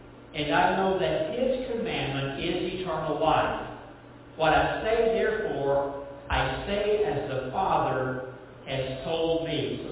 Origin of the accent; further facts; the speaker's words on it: Nashville, Tennessee, United States; And for a lot of us, and I grew up in Nashville, Tennessee, our family, we'd go at least once a year to Gatlinburg.